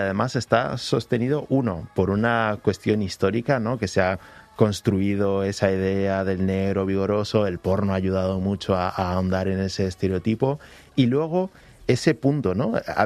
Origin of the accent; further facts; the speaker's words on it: Huesca, Aragon, Spain; me pregunta, ¿de dónde eres? De Huesca, ¿no?